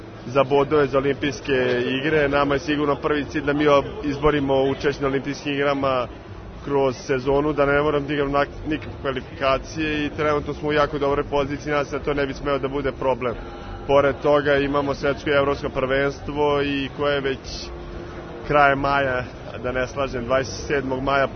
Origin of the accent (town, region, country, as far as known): Serbia